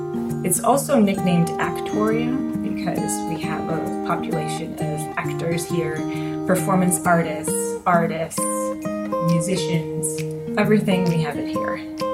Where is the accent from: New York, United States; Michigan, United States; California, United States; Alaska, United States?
New York, United States; Astoria; I am originally from Astoria, New York, right where my practice is located.